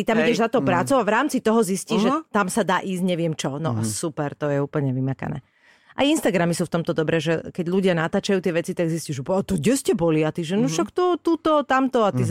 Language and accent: Slovak; Bratislava, Bratislava Region, Slovakia; veľmi veľa častí svojho rodného mesta nepoznám. Že ja som akože z Bratislavy a veľmi veľa vecí v Bratislave som nevidela.